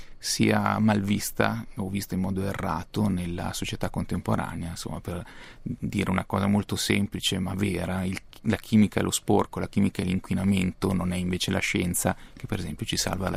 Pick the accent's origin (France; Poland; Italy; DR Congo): Italy; Vigevano, Lombardy; born there; now in Pavia, Italy; io sono nato a Vigevano, abito a Pavia